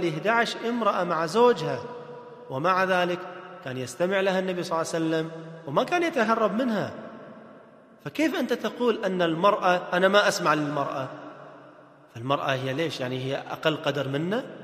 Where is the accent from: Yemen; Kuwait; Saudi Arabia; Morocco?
Kuwait; عندنا في الكويت في واحدة من الزوجات